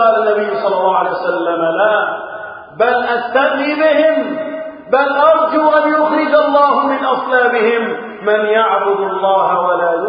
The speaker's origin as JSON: {"language": "Arabic", "country": "Egypt"}